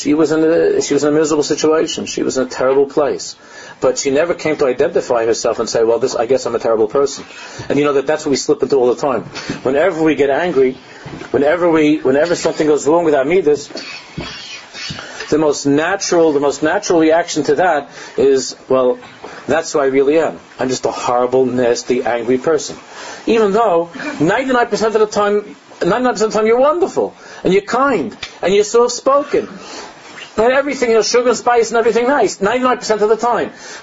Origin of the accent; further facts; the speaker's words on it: United States; growing up in America and being part of that whole scene